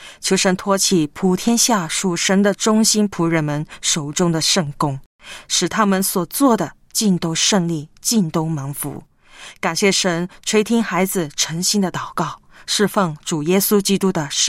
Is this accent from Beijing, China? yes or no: no; Heilongjiang, China; 我是黑龙江的